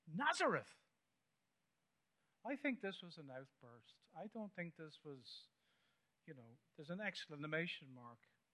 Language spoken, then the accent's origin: English; Dublin, Leinster, Ireland; I grew up in Dublin, on the south side.